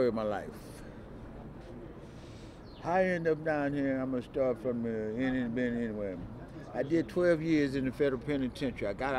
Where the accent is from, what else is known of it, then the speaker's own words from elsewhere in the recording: Los Angeles, California, United States; I'm here from L.A. I was born in USC, County General Hospital. I've been in California all my life.